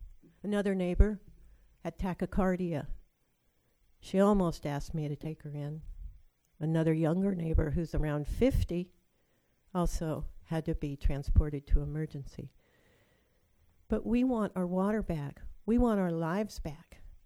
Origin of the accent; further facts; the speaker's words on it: Elk River, United States; from Elk River.